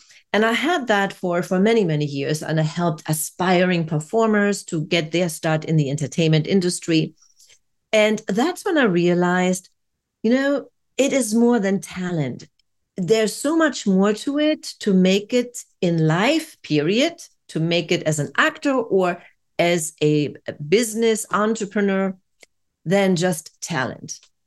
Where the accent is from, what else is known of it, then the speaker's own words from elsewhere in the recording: Germany; English is a second language; since English is not my mother tongue, I'm originally from Germany